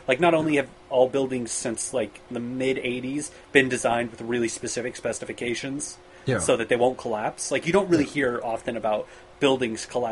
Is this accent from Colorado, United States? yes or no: yes; Colorado, United States; I'm from Colorado, and there's no fault lines in Colorado.